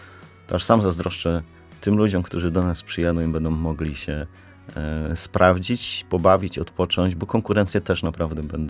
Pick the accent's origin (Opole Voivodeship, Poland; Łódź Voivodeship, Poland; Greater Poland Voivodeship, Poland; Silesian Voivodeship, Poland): Opole Voivodeship, Poland; Grodków; Mimo, że pochodzę z Grodkowa, to jak pojechałem i zobaczyłem ten obiekt, to byłem oczarowany.